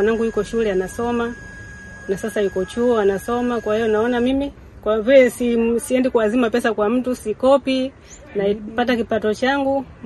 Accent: Mbezi, Dar es Salaam, Tanzania; also born or lived in Dodoma; now in Paje, Tanzania; Nimetoka Bara, kwa kijiji nilichozaliwa kabisa ni Dodoma, ila nimetokea Mbezi, maeneo ya Mbezi ya Kimara da. Nimekuja kutafuta maisha na hapa nafanya kazi ya massage. Nipo Paje, Zanzibar

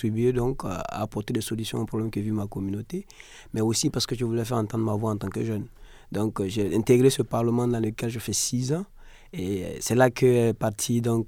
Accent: Burkina Faso; C'est pas ce que nous connaissons chez nous au Burkina Faso où c'est beaucoup plus sec.

